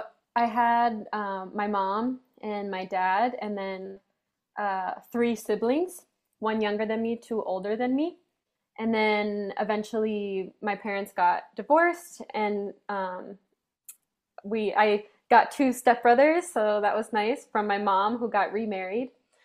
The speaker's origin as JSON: {"language": "English", "region": "Minnesota", "country": "United States", "said": "And I was coming from Minnesota, and so it's really flat there."}